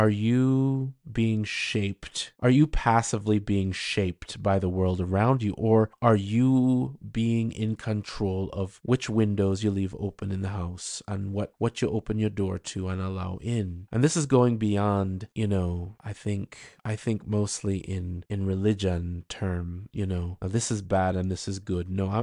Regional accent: United States; a young man born and raised in the United States with parents from Jamaica

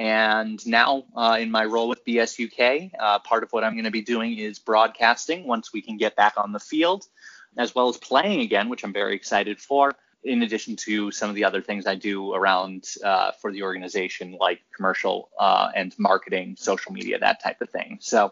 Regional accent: Boston, Massachusetts, United States; I'm originally from Boston area in Massachusetts, a Red Sox fan.

